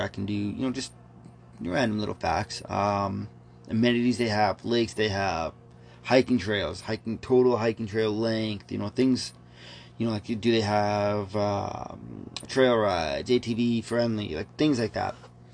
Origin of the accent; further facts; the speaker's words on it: Westlock, Alberta, Canada; also born or lived in Mackenzie, British Columbia; So I was originally from BC. I was born in Mackenzie, BC when I was like 6 months old or so. I think we moved to a small town in Alberta, Westlock. It's north something of Edmonton.